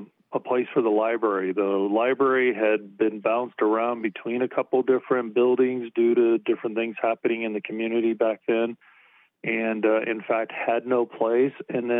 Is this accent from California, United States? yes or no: yes; California, United States; now in Chiloquin, United States; Well, I grew up in California and worked most of my career with Sony